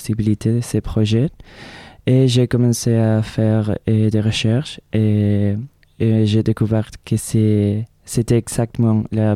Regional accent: Castilla-La Mancha, Spain; French is a second language; now in France; Et je viens de Castilla-La Mancha, c'est au centre du pays, ouais.

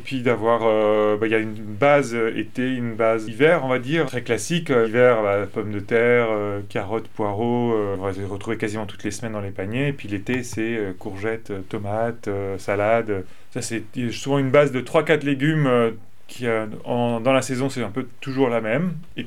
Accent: Pays de la Loire, France; Je suis presque de la Mayenne, quoi. Je suis là depuis tout petit.

